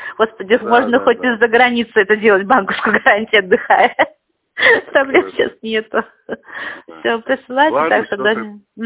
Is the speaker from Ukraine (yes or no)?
no; Tver, Tver Oblast, Russia; Территориально? Тверская, Тверь.